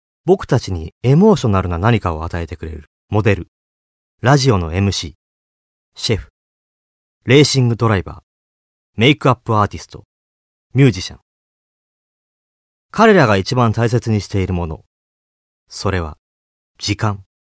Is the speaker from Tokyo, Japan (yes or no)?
yes; Tokyo, Japan; 生まれも育ちも東京の下町でございまして、小さい頃から毎年地元のお祭りではみこしを担いでおります。